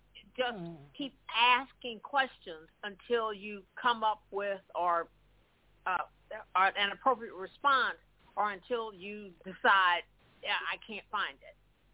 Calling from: St. Louis, Missouri, United States; from St. Louis

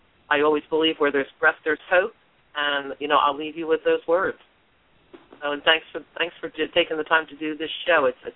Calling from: North Carolina, United States; I'm actually calling from North Carolina. I recently moved to North Carolina

